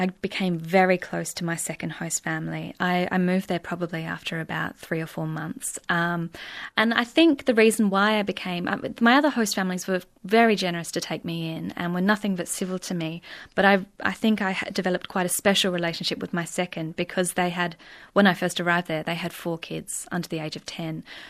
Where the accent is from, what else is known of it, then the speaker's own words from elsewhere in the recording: South Australia, Australia; And I grew up in the Adelaide Hills, which in some ways is quite a small community.